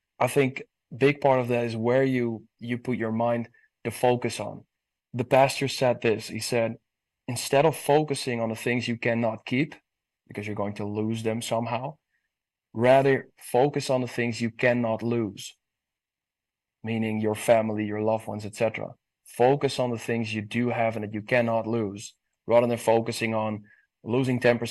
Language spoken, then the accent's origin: English; Netherlands; now in Tennessee, United States; growing up in the Netherlands, and not necessarily growing up with a lot of religion around me